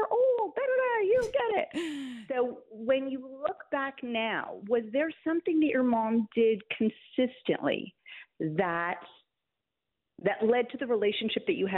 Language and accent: English; Canada; I'm Canadian